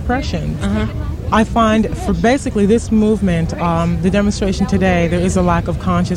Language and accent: English; New York, United States; I'm from New York.